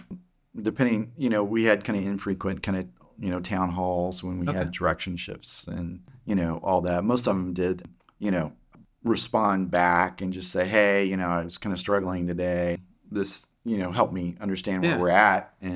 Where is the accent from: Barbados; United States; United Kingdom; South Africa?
United States; Oklahoma; accent: Oklahoma English; I'm from Oklahoma, you know, my English is Oklahoma English, right? I go back to see family.